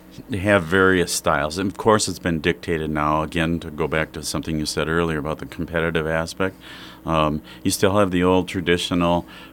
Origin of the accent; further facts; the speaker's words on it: Wausau, Wisconsin, United States; then moved to Wausau, Wisconsin, and taught in my hometown of Wausau